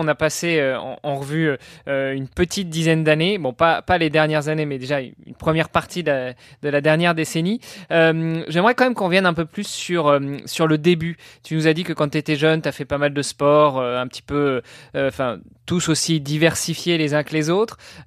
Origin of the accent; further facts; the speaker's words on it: Italy; Regarde, moi, je suis italien.